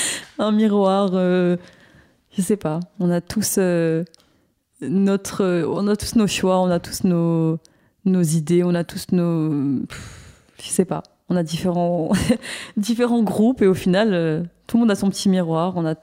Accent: Morocco; moi je parle du coup du Maroc par exemple, j'ai pas du tout la même culture que mes copines, par contre on est toutes, enfin alors qu'on est toutes les deux marocaines

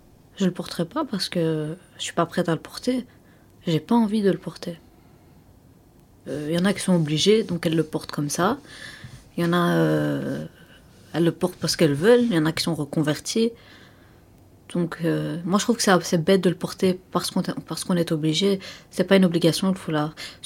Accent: Belgium; Bah, parce que j'ai beau être belge, mais je suis d'origine marocaine.

